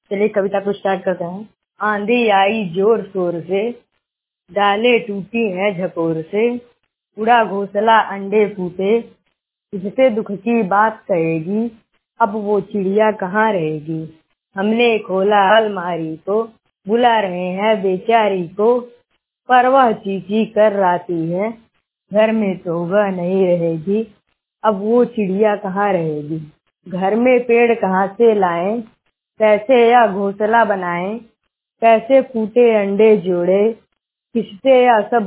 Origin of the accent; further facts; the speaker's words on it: Kushinagar, Uttar Pradesh, India; मैं 100% ब्लाइंड हूँ। मैं कुशीनगर उत्तर प्रदेश का रहने वाला हूँ।